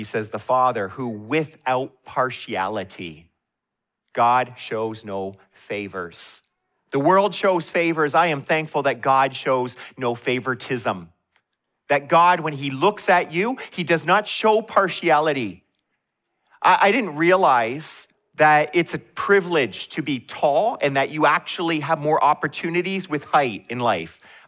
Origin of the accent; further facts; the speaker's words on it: Canada; I forget that I'm a Canadian at that moment.